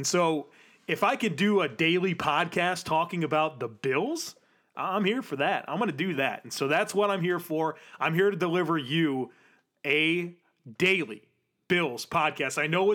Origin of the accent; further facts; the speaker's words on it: Grand Island, New York, United States; moved away as an adult; now in Charlotte, United States; I, as somebody who's from Buffalo, I grew up on Grand Island. I moved to Charlotte in the late 90s. I still have a lot of family in Buffalo